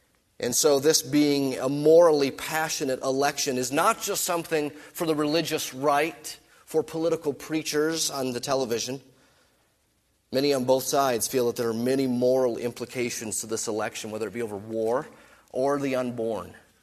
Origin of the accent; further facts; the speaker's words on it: United States; I'm an American